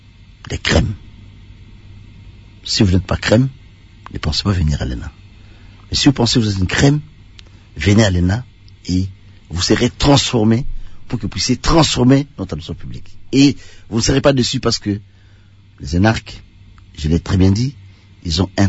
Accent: Kalima, Maniema, DR Congo; C'est le stage qui m'a amené à Kalima, chez moi à Kalima.

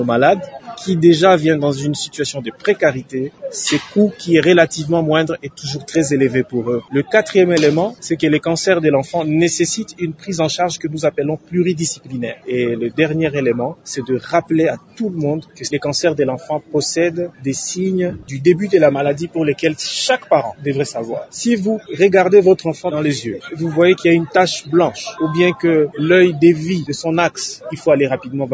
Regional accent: DR Congo

